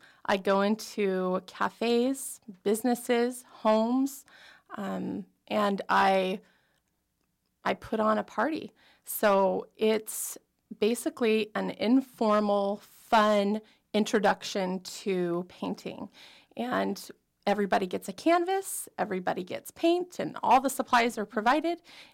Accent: Anchorage, Alaska, United States; I'm a lifelong Alaskan. I have a ton of family here. I was born in Anchorage and still here.

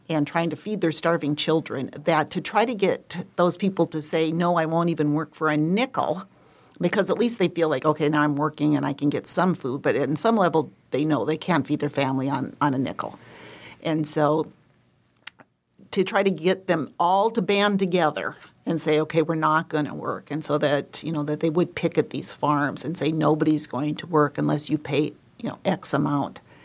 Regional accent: Midwest, United States; I grew up in the Midwest.

